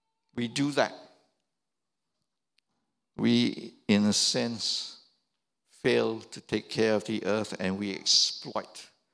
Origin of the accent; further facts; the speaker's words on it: Malaysia; You know, I remember growing up in Malaysia